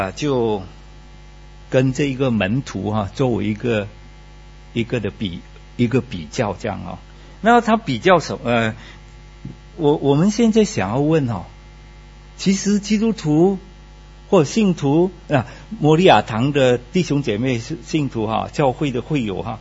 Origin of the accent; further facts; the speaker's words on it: Malaysia; 但是我们马来西亚人哈，我是马来西亚人哈，我们马来西亚人呢就还没有学到这个功课